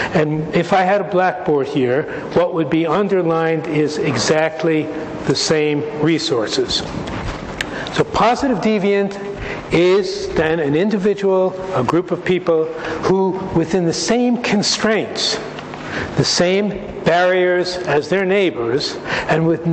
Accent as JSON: {"language": "English", "country": "United States", "said": "In the States, where I come from, in case you didn't tell from my accent"}